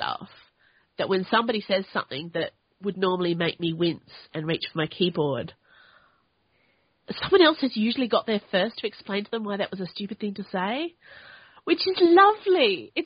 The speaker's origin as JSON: {"language": "English", "country": "Australia", "said": "I'm Australian."}